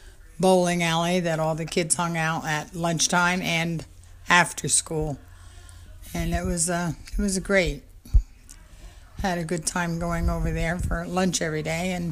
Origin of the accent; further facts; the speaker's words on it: Wantage, New Jersey, United States; I was born in Wantage, and my family was my grandfather and father were dairy farmers in Wantage